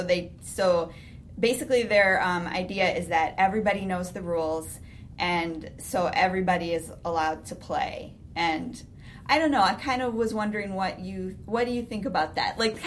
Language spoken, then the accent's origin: English; Milwaukee, Wisconsin, United States; We grew up in Milwaukee. So when my parents moved out to Delafield, it was a big deal that they had, you know, like, land and, like, a tractor.